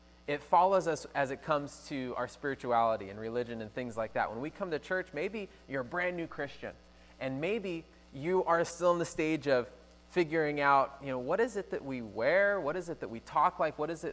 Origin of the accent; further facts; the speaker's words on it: Toledo, Ohio, United States; Because I'm from Toledo, really small town.